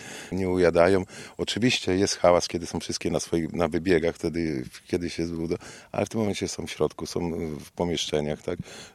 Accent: Miastko, Pomeranian Voivodeship, Poland; tutaj przywieźliśmy jeszcze z miastka, bo my pochodzimy z miastka

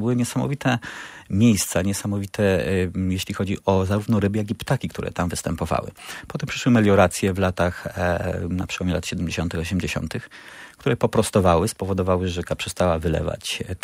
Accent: Świętokrzyskie Voivodeship, Poland; W dolinach, które ja się wychowywałem, w Dolinie Nidy

